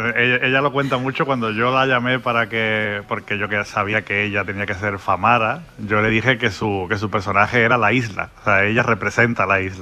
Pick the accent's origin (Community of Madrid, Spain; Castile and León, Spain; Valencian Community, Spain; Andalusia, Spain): Andalusia, Spain; como andaluz lo he hecho ya en otras películas andaluzas